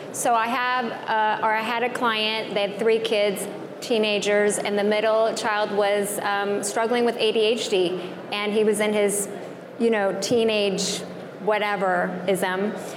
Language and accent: English; Pacific Northwest, United States; But yes, I'm from the Pacific Northwest.